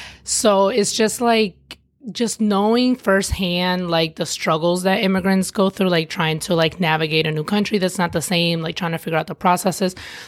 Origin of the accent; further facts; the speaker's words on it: Michigan, United States; also born or lived in New York; Born in New York, but I was raised in Michigan.